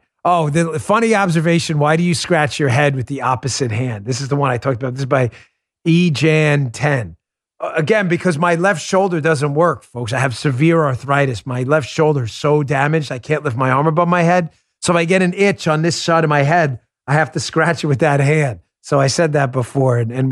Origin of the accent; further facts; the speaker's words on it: New York, United States; I have a really terrible mouth. It's growing up in New York.